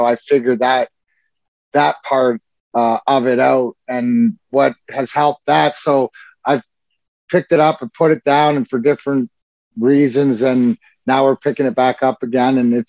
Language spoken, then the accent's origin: English; Leamington, Ontario, Canada; I grew up in Leamington